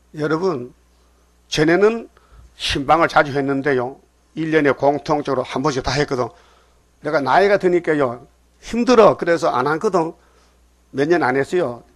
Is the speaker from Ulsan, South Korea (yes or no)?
no; Uiseong, North Gyeongsang, South Korea; 나는 내 고향이 경상북도 의성이요. 동방, 해돋는 곳이요, 동방에.